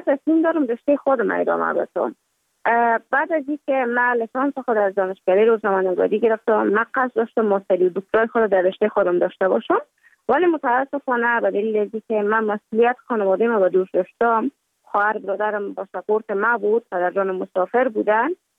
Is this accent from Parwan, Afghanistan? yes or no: no; Kabul, Afghanistan; also born or lived in Mazar-i-Sharif; بعد از تولد ما تا 5 سالگی ما در مزار بودیم، بعد ناقل کابل شدیم چون به اساس کاربار که در جانم داشت ما در کابل زندگی نکردیم و ما مکتب در اونجا خواندم. دوره طفولیت ما در کابل سپری کردیم